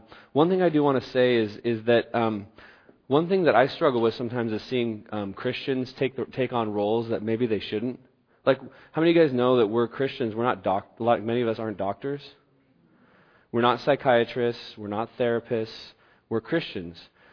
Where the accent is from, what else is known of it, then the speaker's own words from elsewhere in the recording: Eugene, Oregon, United States; an article published on March 9th of this year in the Register Guard, my hometown newspaper in Eugene